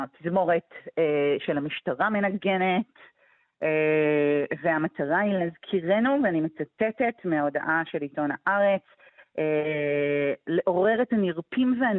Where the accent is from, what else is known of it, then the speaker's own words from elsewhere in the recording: Jerusalem, Jerusalem District, Israel; כשאני גדלתי בירושלים